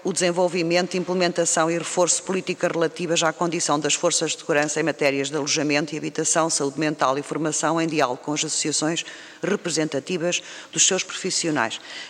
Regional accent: Águeda, Centro, Portugal; particularmente triste para a minha terra, porque era a minha conterrânea, para a Águeda

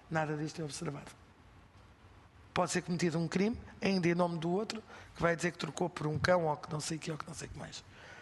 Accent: Figueira da Foz, Centro, Portugal; Eu sou natural da Figueira da Foz.

